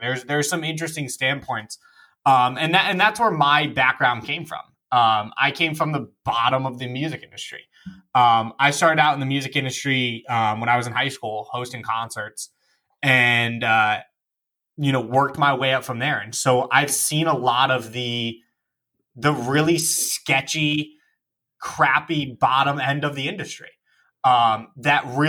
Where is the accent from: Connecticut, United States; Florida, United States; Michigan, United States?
Connecticut, United States; Madison; So I grew up in Madison, Connecticut.